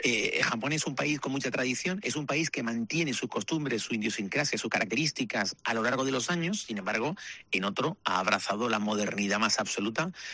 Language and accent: Spanish; Canary Islands, Spain; claro, nosotros somos canarios